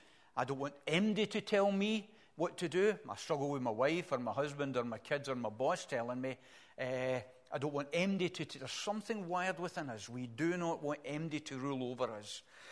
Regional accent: Springburn, Scotland, United Kingdom; also born or lived in Rutherglen; I was born in Staub Hill Hospital, and I lived in Springburn for a bit. I lived in Rutherglen as well. I've lived all over the place.

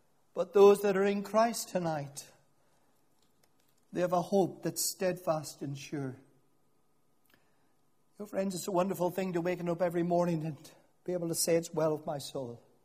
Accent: Northern Ireland, United Kingdom; Now, in Northern Ireland, and you guessed, I'm not from Scotland, and we came across the Irish Sea with the loveliest sailing yesterday.

